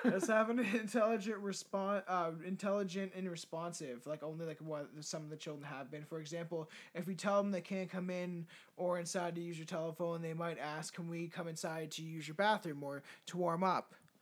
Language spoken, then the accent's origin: English; Canada; We're Canadian.